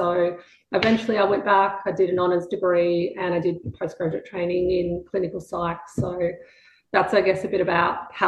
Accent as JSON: {"language": "English", "town": "Williamstown", "region": "Victoria", "country": "Australia", "tie": "born or raised there", "said": "I think the other thing is that kind of like growing up in Williamstown, like a lot of the players actually lived locally."}